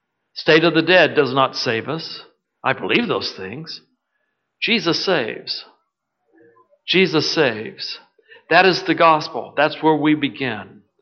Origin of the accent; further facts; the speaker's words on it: Texas, United States; We seem to manage in Texas, and I know you will here. I grew up in Texas before we had air conditioners, and so that was fun too.